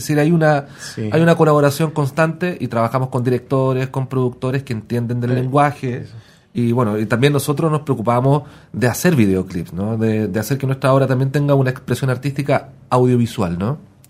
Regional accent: southern Chile, Chile; Nosotros somos del sur de Chile, donde hay una cultura mapuche súper viva, donde hay influencia hispana, donde hay influencia de la cultura chilota, que está un poco más al sur de Valdivia, influencia alemana.

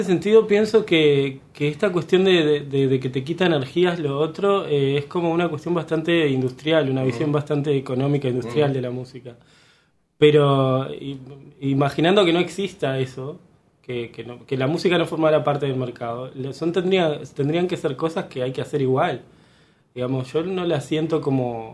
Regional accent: Maldonado, Uruguay; now in Montevideo, Uruguay; tanto en Maldonado, yo soy de Maldonado, como acá cuando llegué a Montevideo

